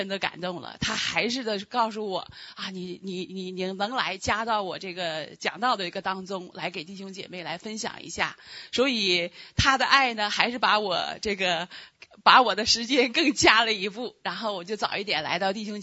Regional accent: Harbin, Heilongjiang, China; now in Toronto, Canada; 我是从那个中国哈尔滨来的

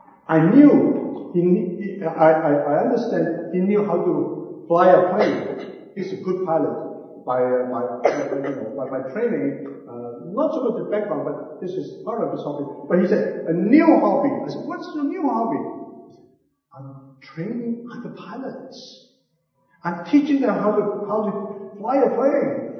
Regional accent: Manitoba, Canada; I'm from the Paris. I'm from Manitoba.

